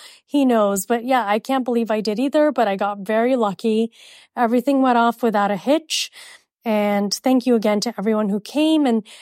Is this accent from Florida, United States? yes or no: yes; Miami, Florida, United States; yes, I'm Indian, but I'm also from Miami. And I know Latino culture, and I could say I'm like part Latino because I'm from Miami. It automatically makes you Latino. And I speak fluent Spanish